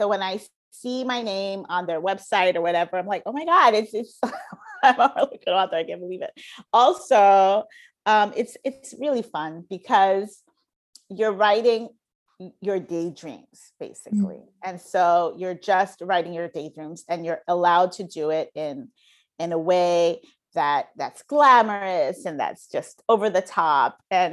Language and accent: English; Haiti; also born or lived in New York, United States; And then I grew up in, I was born here in New York, but then my family moved to Haiti